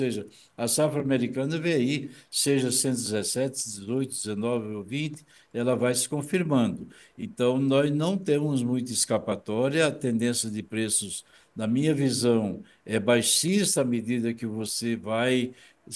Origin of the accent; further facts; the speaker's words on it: Brazil; e aí me compete também, como brasileiro, como analista, como economista, dizer o seguinte